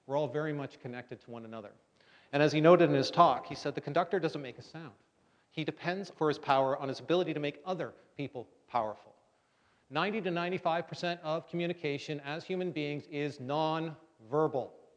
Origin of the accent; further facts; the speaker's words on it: Canada; I'm Canadian and my French sucks, I'm sorry.